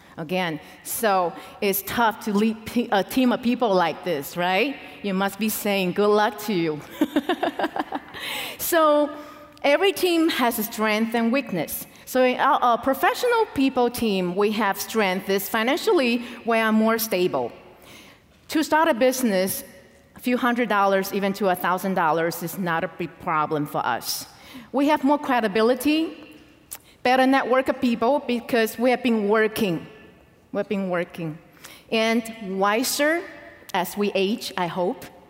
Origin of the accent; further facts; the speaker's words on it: Albany, New York, United States; also born or lived in Flushing; I'm from Albany, New York, and Flushing.